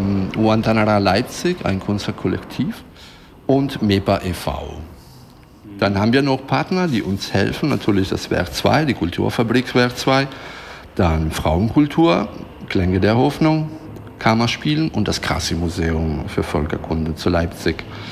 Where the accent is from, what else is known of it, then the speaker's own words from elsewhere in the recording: Italy; German is a second language; Ich bin Italiener, ich bin Musiker, aber ich habe keine Ahnung.